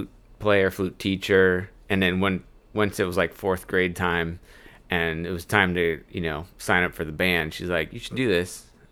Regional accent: Oceanside, California, United States; also born or lived in Ventura / Los Angeles County; Born in Oceanside, you know, like south near San Diego.

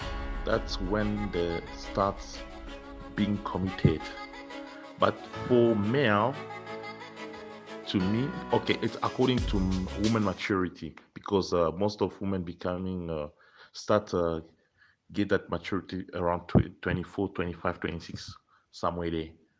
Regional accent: Johannesburg, Gauteng, South Africa; Good day. … from Johannesburg, South Africa.

